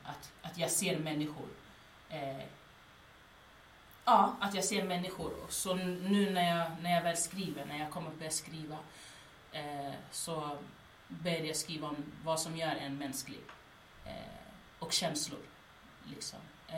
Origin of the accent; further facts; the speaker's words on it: Sweden; born there; Jag är gambian, jag är född i Sverige, vilket gör mig till en afrosvensk.